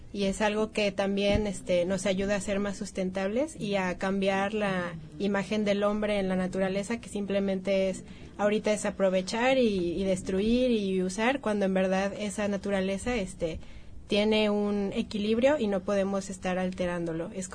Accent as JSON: {"language": "Spanish", "town": "León", "region": "Guanajuato", "country": "Mexico", "said": "yo vengo de León, vengo de una ciudad pues ya un poco grande, y vengo muy alejada de todo el ámbito del campo, lo natural."}